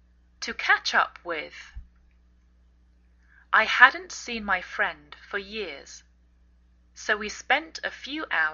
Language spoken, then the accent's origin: English; England, United Kingdom; now in United States